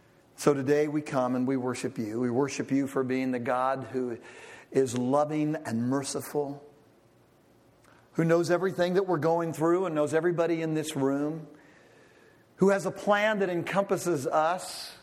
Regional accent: California, United States; I was raised in Southern California, you know, where one day out of the year, the smog, it was almost clear on Christmas Day.

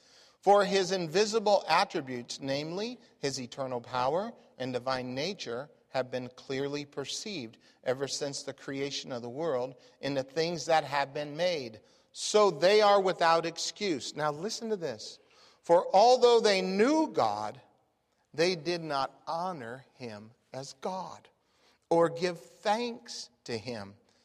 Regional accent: Phoenix, Arizona, United States; you'll remember I grew up in Phoenix, Arizona, they took our family to the Grand Canyon.

